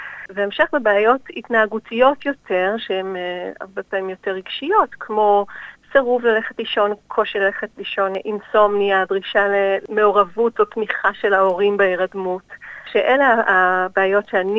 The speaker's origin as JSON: {"language": "Hebrew", "town": "Herzliya", "region": "Tel Aviv District", "country": "Israel", "tie": "born or raised there", "moved": "as an adult", "lives_now": "Adelaide, Australia", "said": "אני ישראלית, נולדתי בתל אביב, גדלתי בהרצליה, ובערך כבר שנתיים אני נמצאת באדלייד."}